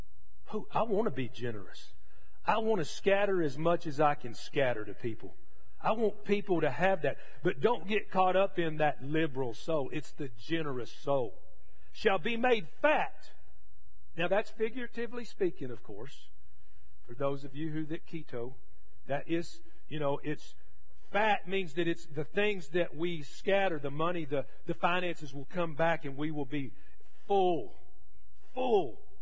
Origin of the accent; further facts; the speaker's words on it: Texas, United States; because I grew up in West Texas, and when I was growing up, we used to go to every football game because my sister marched in the high school band.